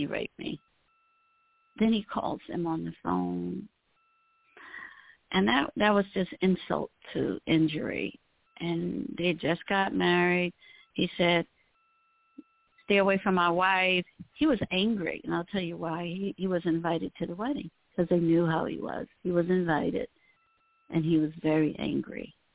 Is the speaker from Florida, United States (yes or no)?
no; Mississippi, United States; I'm from Mississippi, as I said, but my family is spread out all over the United States.